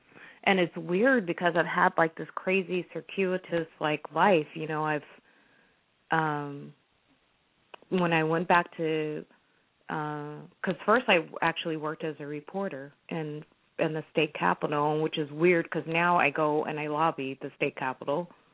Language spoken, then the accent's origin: English; Oakland, California, United States; I was born and raised in Oakland.